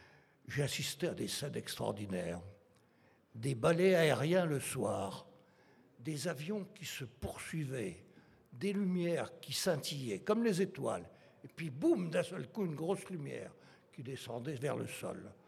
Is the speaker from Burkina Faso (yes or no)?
no; Hauts-de-France, France; born there; Donc je suis né en 1934, pour ne pas vous cacher. Et je suis né dans le Nord. Ce qui fait qu'en 1940, j'étais aux premières loges. J'ai donc fait l'exode. J'étais élevé par mes grands-parents.